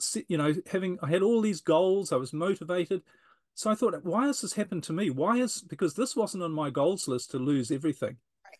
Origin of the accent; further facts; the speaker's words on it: New Zealand; I was traveling around in a motorhome, you call them an RV, around New Zealand, my home country, for 18 months.